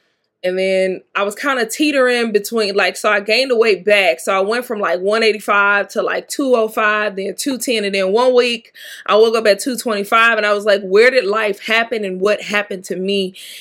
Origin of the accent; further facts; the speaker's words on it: Mississippi, United States; I am from Mississippi, down home cooking, southern fried everything, all of the above.